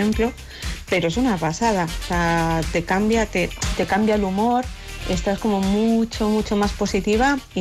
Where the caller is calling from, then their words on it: Madrid, Community of Madrid, Spain; de Madrid.